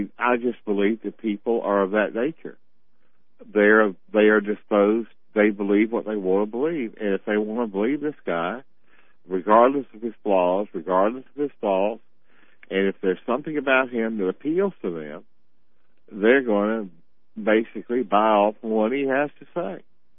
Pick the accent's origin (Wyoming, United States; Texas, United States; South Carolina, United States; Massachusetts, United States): South Carolina, United States; I mean, I'm from South Carolina. I'm not a typical South Carolinian. And, you know, but I understand the mindset of the people in that part of our country, okay?